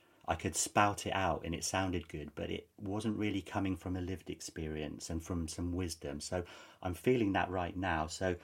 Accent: England, United Kingdom; I'm not really sure. I'm English, you know, really confused.

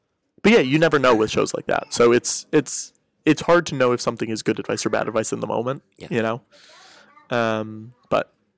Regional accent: Connecticut, United States; You know, I'm from Connecticut, like, small suburban Connecticut.

